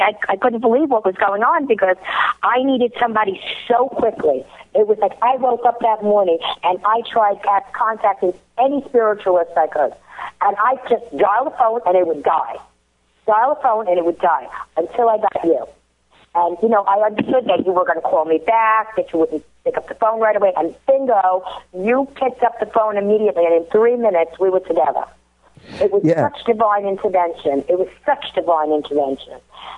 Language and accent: English; Brooklyn, New York, United States; accent: Brooklynese; I'm very self-conscious about my accent because everybody knows it's like Brooklynese.